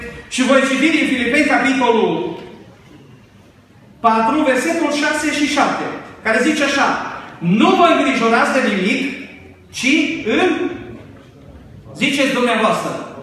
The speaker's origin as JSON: {"language": "Romanian", "country": "Romania", "moved": "yes", "said": "Și ca tot românul care vine din concediu, minusurile erau mari"}